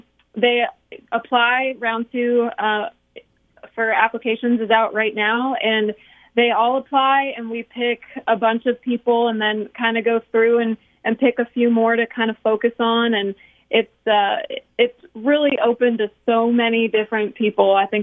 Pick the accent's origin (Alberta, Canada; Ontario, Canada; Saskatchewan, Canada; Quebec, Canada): Saskatchewan, Canada; Weyburn; is a song that I wrote about my hometown, Weyburn, Saskatchewan.